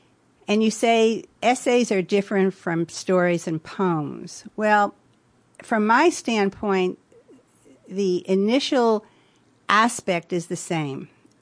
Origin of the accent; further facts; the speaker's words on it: New Jersey, United States; moved away as an adult; also born or lived in Woodstock, New York; now in Sarasota, United States; Well, I was born in New Jersey, and I guess I could say I was raised there.